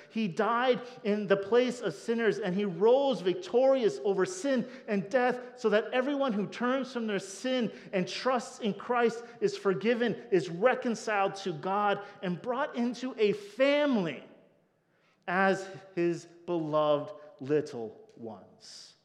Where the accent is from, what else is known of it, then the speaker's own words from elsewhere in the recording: Burlington, United States; because I grew up in Burlington